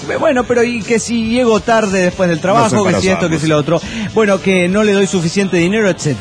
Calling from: Cuernavaca, Morelos, Mexico; de Cuernavaca, Moreno, México.

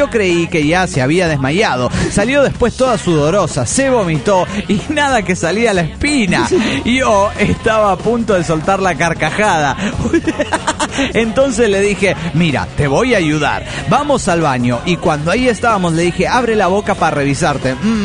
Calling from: Potosí, Bolivia; de Potosí, Bolivia.

